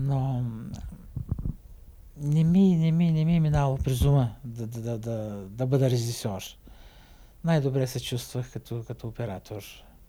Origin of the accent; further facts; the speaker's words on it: Popovo, Targovishte Province, Bulgaria; Най-много ме радва, че в моя роден град са направили музей, исторически музей, в старото училище. Попово и там.